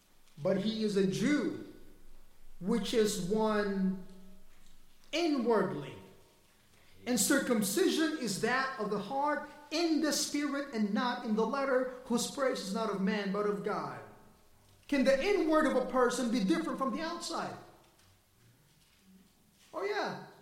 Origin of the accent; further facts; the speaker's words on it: Philippines; because after all, I am a Filipino.